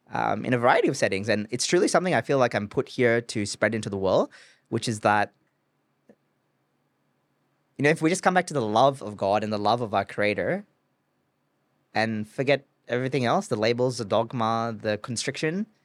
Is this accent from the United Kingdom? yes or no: no; Malaysia; And where I grew up in Malaysia